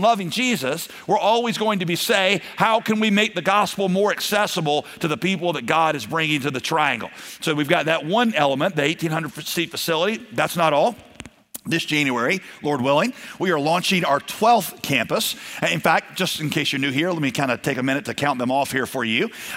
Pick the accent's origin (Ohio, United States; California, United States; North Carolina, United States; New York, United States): North Carolina, United States; Garner; I was born and raised in Garner and so excited about this